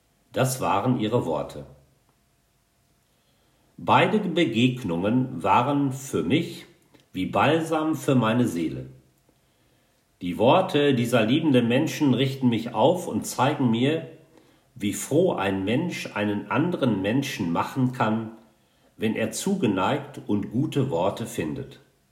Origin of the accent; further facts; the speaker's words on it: Ennigerloh, North Rhine-Westphalia, Germany; Heute am Samstag, den 10. Februar, bin ich bei meinen Eltern in meiner Heimatstadt Ennigerloh.